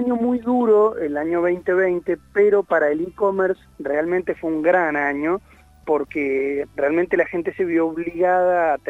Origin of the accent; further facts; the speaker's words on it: Argentina; primero como argentino